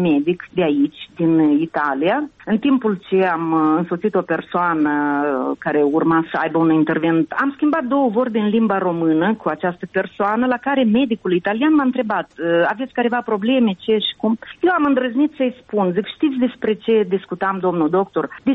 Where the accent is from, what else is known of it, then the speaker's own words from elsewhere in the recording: Moldova; now in Italy; Eu nicăiurea nu sunt înscrisă ca moldoveancă, eu peste tot sunt înscrisă ca româncă. Pentru că eu sunt baza pașaportului românesc.